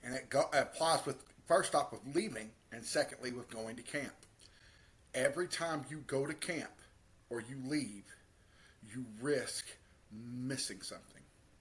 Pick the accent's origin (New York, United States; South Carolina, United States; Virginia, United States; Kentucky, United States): Kentucky, United States; Henderson; I come from a little town called Henderson, Kentucky. We're near Evansville, Indiana. And Henderson, Kentucky is actually famous for absolutely nothing.